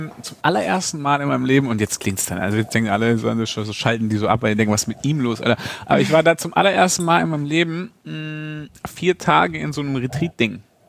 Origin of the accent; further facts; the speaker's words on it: Baden-Württemberg, Germany; Zweitens bin ich Schwabe.